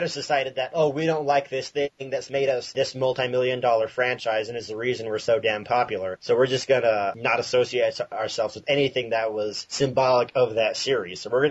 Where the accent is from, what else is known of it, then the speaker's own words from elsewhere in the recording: Utah, United States; my parents would never let me subscribe to comics when I was a kid from Utah.